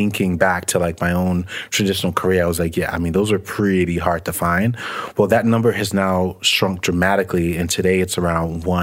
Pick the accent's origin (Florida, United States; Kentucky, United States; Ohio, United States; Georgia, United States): Georgia, United States; Atlanta; also born or lived in New York City area; When I was younger, we moved from the New York City area to Atlanta, but that's pretty much it. Now, when we were in the Atlanta area, we bounced around quite a bit, just trying to find places that were affordable until we were able to get settled.